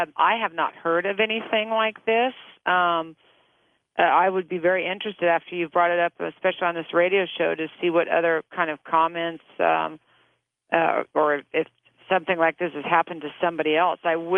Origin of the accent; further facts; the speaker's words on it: Midwest, United States; I'm from the Midwest, and again, this is a place where we really want to think we have clean, great water